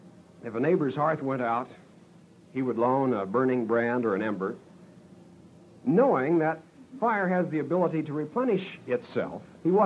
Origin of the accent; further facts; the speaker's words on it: Garden City, Kansas, United States; I remember back in my hometown of Garden City, Kansas